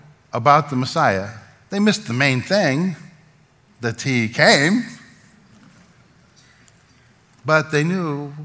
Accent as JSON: {"language": "English", "region": "Ohio", "country": "United States", "tie": "born or raised there", "also_born_or_lived": "Manhattan / South Florida", "said": "So yes, I was born in a Jewish family, raised in a Jewish family, and we moved from Manhattan to Ohio, raised some in Ohio, and then we moved to South Florida."}